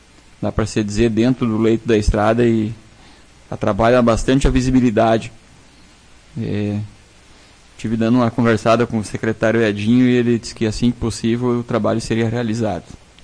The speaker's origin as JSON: {"language": "Portuguese", "town": "Araçá", "country": "Brazil", "tie": "born or raised there", "said": "a minha terra natal, em Araçá"}